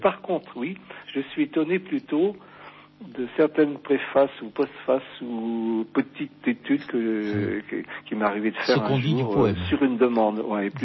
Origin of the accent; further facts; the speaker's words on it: Brittany, France; comme je suis breton